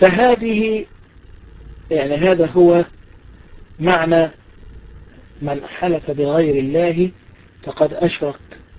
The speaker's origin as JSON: {"language": "Arabic", "country": "Egypt", "said": "الذي يقسم زي ما عندنا في مصر كده بالعيش والملح"}